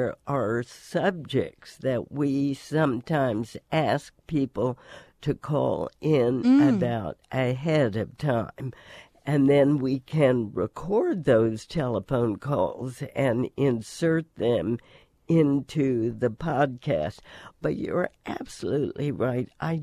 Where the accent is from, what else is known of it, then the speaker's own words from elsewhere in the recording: Washington, District of Columbia, United States; Well, this was a small, sleepy town when I was growing up, and I could walk anywhere.